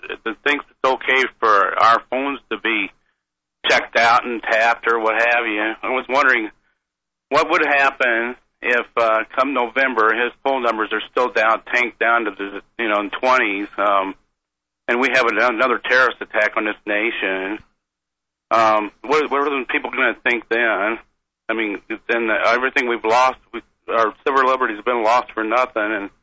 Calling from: Phoenix, Arizona, United States; I'm calling from Phoenix.

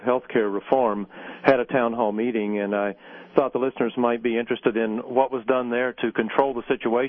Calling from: West Virginia, United States; Yes, Stephanie, I'm calling from West Virginia

